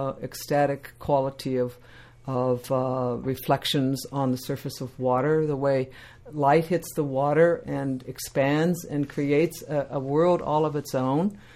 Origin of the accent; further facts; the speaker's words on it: Superior, Wisconsin, United States; I was born in Superior, Wisconsin, in January 7th, 1942, 1 month after Pearl Harbor. We lived there.